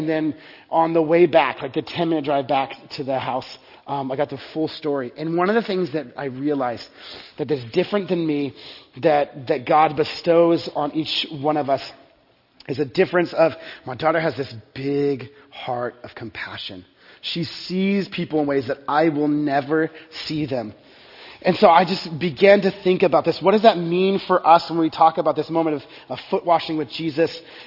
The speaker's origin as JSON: {"language": "English", "region": "Texas", "country": "United States", "tie": "born or raised there", "said": "I grew up in Texas, and kind of a middle-class suburb"}